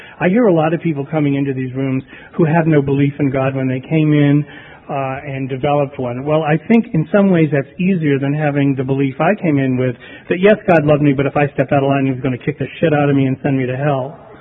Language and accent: English; New England, United States; now in California, United States; I'm from New England, and now I'm a California crazy